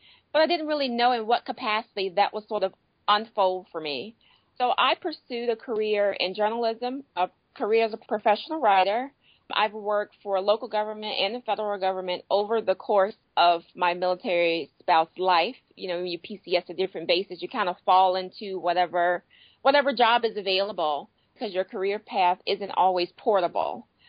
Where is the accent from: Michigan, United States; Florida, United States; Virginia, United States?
Virginia, United States; I'm an East Coast girl, born and raised in Virginia. I'm the oldest of 12.